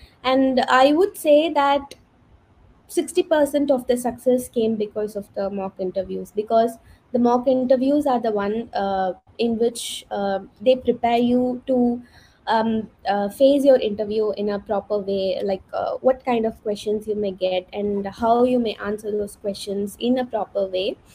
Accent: India; I'm from India, and I'm working in a software company here in Bangalore.

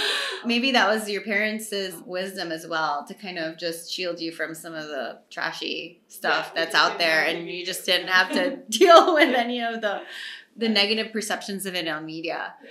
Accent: Philippines; Growing up in the Philippines with the adoption culture and the adoption stigma, it's really different from the United States.

